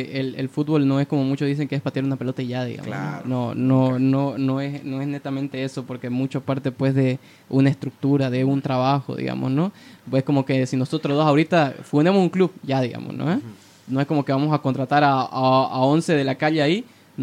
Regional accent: Santa Cruz, Bolivia; Yo siempre, como cruceño, hablando, ¿no?

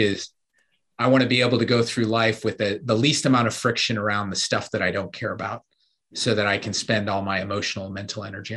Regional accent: Cleveland, Ohio, United States; I grew up in Cleveland, Ohio.

